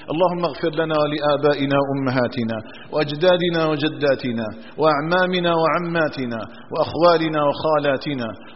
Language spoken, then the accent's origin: Arabic; Algeria; اللهم اجعل بلدنا الجزائر آمنا مطمئنا